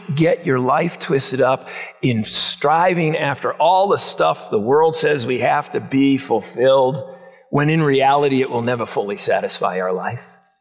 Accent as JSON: {"language": "English", "town": "Boston", "region": "Massachusetts", "country": "United States", "tie": "born or raised there", "said": "When I was growing up in Boston in the 1960s"}